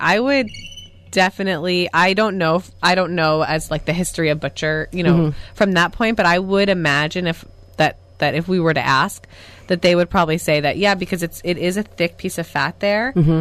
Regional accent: Plainview, New York, United States; now in California, United States; Actually, no. I'm born and raised in New York.

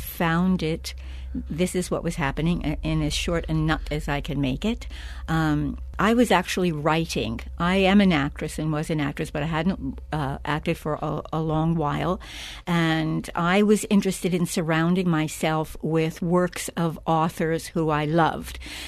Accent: East Coast, United States; born there; also born or lived in California / New York; I was born on the East Coast, but we both lived in California for a good long time, and we both lived in New York for a good long time.

